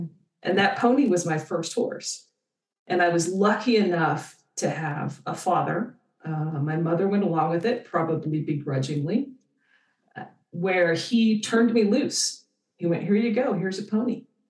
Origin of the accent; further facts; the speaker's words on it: Kansas, United States; I grew up in Western Kansas in the middle of nowhere.